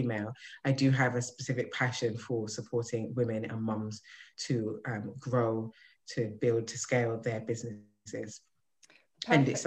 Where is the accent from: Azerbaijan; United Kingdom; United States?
United Kingdom; born there; I am Jamaican descent. I class myself as a British-born Jamaican.